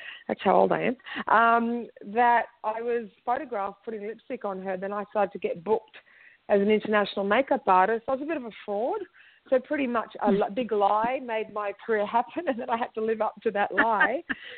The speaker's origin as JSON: {"language": "English", "town": "Sydney", "region": "New South Wales", "country": "Australia", "lives_now": "Sydney, Australia", "said": "I'm from Sydney, Australia, but I do work quite a little bit in New York and a little bit in Paris and a little bit here, a little bit there."}